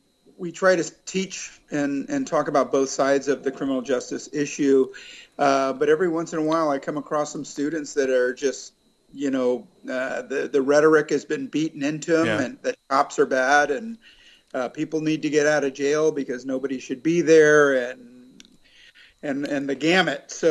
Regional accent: San Francisco, California, United States; growing up in San Francisco, growing up poor, one of half a dozen kids, in inner city San Francisco

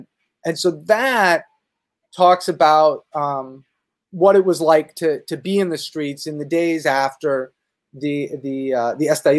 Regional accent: United States; me growing up in the United States, I think of a burning church

